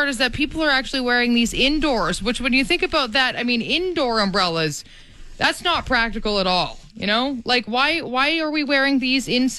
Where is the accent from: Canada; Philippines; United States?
Canada; I just, as a Canadian, I mean, it's just, that's the thing.